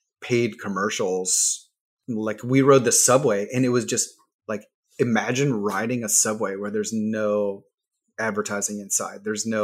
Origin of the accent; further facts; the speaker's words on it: Columbus, Ohio, United States; Like I grew up in Ohio outside Columbus, and I mean, those places just feel so different